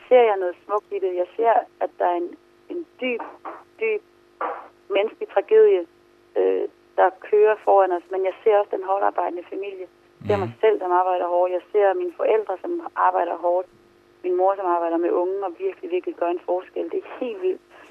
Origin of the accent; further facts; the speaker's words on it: North Greenland, Greenland; det her har jo altid været mit hjem. Altså, jeg er født og opvokset i Nordgrønland, og jeg har altid vokset op med den her kultur og det her land